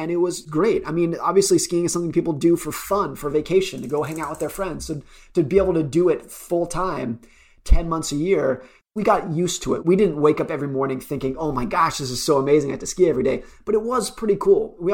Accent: United States; If there's anything unique about my school years, I grew up around Lake Tahoe.

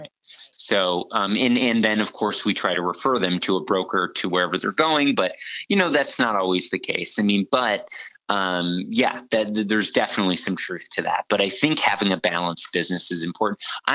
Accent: Bloomfield Hills, Michigan, United States; moved away as an adult; now in New York, United States; I grew up in Michigan. So I grew up in a town called Bloomfield Hills, Michigan.

